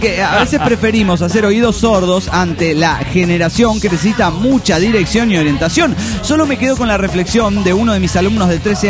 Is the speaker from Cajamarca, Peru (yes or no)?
yes; Cajamarca, Peru; de Cajamarca.